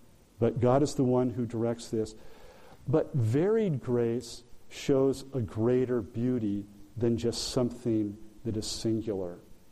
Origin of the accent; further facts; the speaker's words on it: Arcadia, California, United States; it's in Arcadia, the town I grew up in.